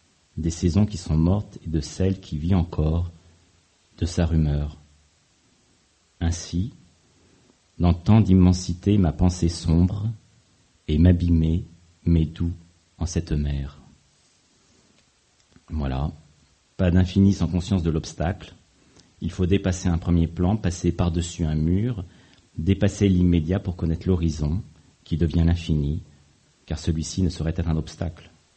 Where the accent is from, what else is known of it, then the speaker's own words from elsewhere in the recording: Bourges, Centre-Val de Loire, France; now in Tours, France; j'ai 44 ans, je vis à Tours. J'ai grandi à Bourges, dans le quartier HLM des Gibejons.